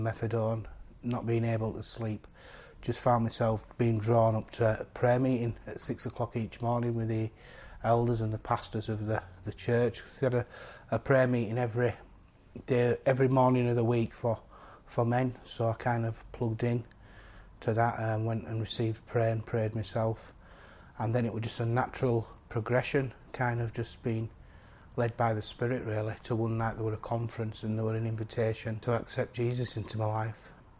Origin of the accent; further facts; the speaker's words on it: Bradford, Yorkshire and the Humber, United Kingdom; now in Halifax, United Kingdom; I'm from Bradford originally.